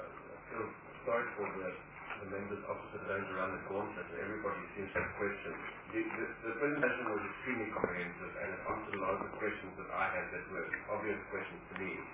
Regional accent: Port Elizabeth, Eastern Cape, South Africa; I'm from Port Elizabeth, and there are numerous heritage sites.

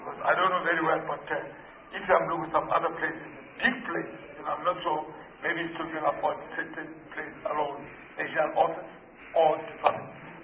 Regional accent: Limpopo, South Africa; You know, my home base is in Limpopo province. I'm not so, I mean, I came from Limpopo province

